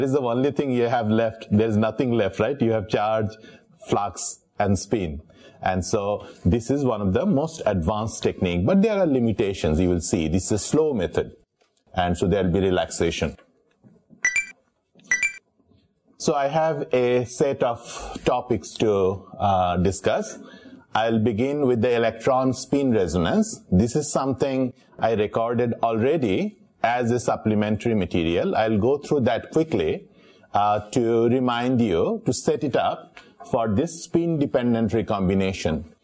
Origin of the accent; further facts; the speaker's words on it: Bangladesh; now in United States; I said, I'm from Bangladesh, so never had an open book exam.